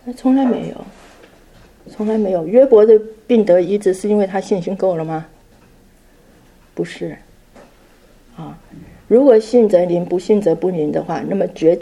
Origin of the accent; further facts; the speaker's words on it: China; 有时候我们中国人哈，对